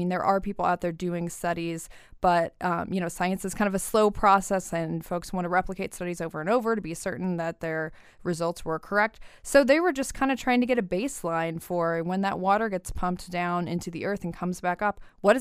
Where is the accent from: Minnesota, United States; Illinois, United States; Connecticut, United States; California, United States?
Illinois, United States; I grew up in East Central Illinois. There were oil operations near where I grew up as a kid